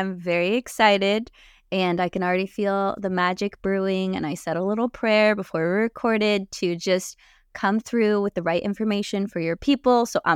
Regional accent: California, United States; born there; So it all started in 1994. I was born in California.

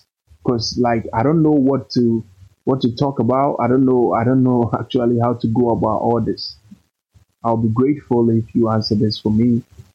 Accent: Ghana; I'm from Ghana

